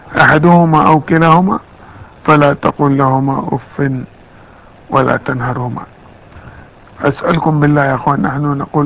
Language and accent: Arabic; Jeddah, Makkah Province, Saudi Arabia; كنت منتقل من المرحلة المتوسط عندنا في جدة السعودية إلى المرحلة الثانوية أولى ثانوي.